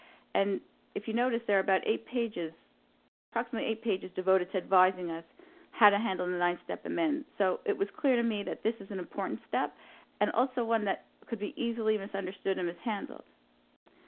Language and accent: English; Canada; I'm from Canada, and I'm a recovered compulsive overeater.